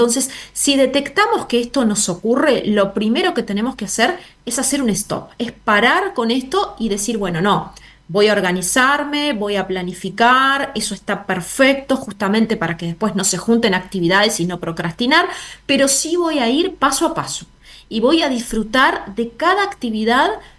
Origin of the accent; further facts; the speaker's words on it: Uruguay; Bueno, yo estoy en Montevideo, en Uruguay, yo soy uruguaya